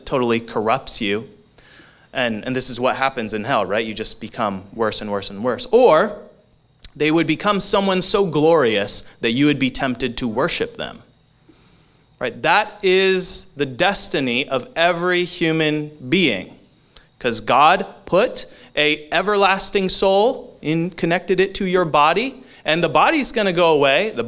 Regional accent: Silverdale, Washington, United States; So this is in my hometown of Silverdale.

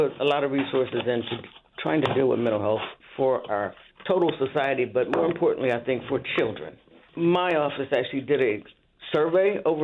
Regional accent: Buffalo, New York, United States; And we're both from Buffalo, and we both are major Buffalo Bills fans.

